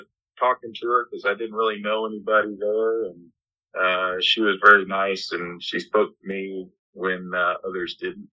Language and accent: English; Houston, Texas, United States; I grew up in Houston, and I've been living in Houston all my life, actually.